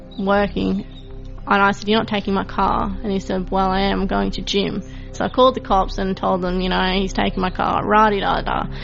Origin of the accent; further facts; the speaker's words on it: Goomeri, Queensland, Australia; also born or lived in Wondai; I'm 27 years old and I'm from Gumeri, born in Wandai.